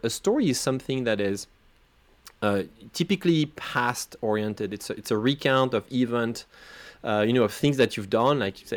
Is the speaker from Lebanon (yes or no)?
no; France; first language French; English is a second language; Also, I am from France. I'm French. You know, English is not my native language